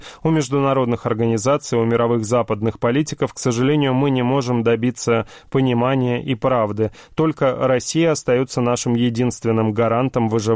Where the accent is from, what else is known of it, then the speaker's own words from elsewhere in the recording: Sukhumi, Abkhazia, Georgia; в мой родной город Сухуми